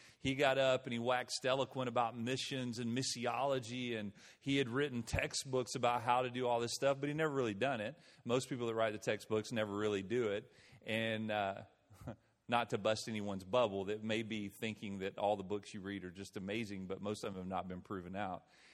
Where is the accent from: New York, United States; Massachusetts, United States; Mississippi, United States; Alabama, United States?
Alabama, United States; I grew up just over the mountain here. I grew up in just outside of Aniana, Alabama. And this is home for me.